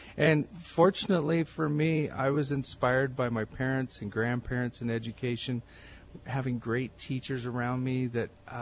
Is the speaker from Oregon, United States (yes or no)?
yes; Oregon, United States; I'm from Oregon.